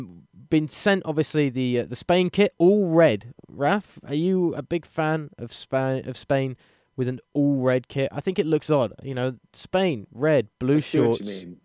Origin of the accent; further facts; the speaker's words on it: England, United Kingdom; As an Englishman, it's near impossible to get away